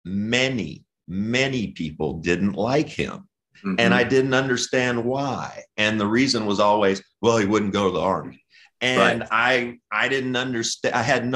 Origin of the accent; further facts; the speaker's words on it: Kentucky, United States; Josh and I are both from Kentucky. I grew up in Western Kentucky.